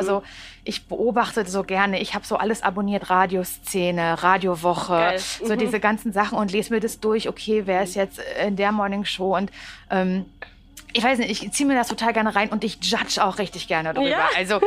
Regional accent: Parchim, Mecklenburg-Vorpommern, Germany; Ich komme ja aus Parchim. Da gibt es medientechnisch überhaupt nichts.

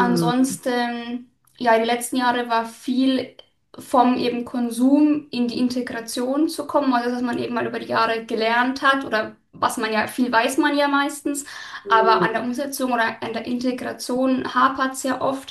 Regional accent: Bavaria, Germany; Genau, also aus Bayern, aus der Nähe von Nürnberg.

